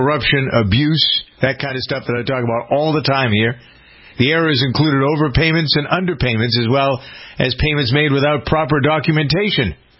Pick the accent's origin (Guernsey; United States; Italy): United States; New England; I would tell you as a kid, I never expected growing up in New England to see a tornado.